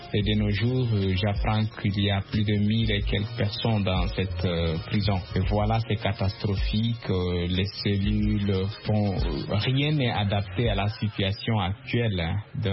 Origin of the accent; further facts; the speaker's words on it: Guinea; je suis de la République de Guinée.